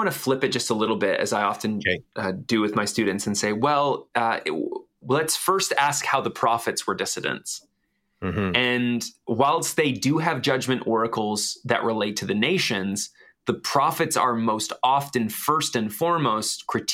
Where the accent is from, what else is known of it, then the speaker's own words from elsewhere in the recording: Canada; especially as a Canadian